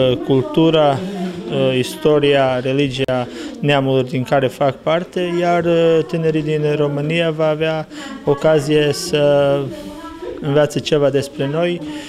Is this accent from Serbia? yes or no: yes; Serbia; noi care venim din Serbia, care nu avem nicio oră de școală în limba maternă